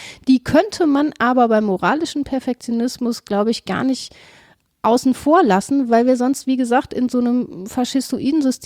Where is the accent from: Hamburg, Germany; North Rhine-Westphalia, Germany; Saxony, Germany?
North Rhine-Westphalia, Germany; Cologne; Als Kölnerin ist man so ein ganz kleines bisschen toleranter, was Störungen angeht.